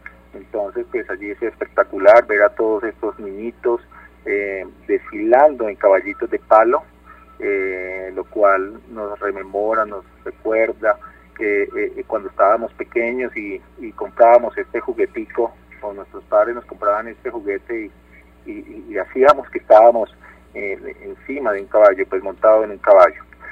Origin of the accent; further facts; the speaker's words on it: Neiva, Huila, Colombia; Sí, así es, soy de Neiva, nacido en el año 1977. Mis padres también son de Neiva, toda mi familia es oriunda de esta ciudad.